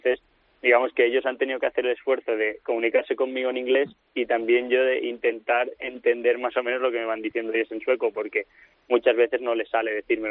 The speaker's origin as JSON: {"language": "Spanish", "country": "Spain", "said": "después estoy yo que soy español"}